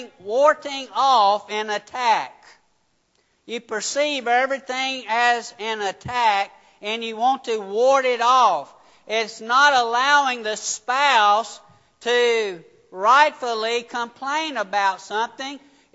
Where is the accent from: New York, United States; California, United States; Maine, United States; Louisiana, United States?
Louisiana, United States; Nebo; I grew up in Nebo. Well, you ain't done nothing. That's how we talk.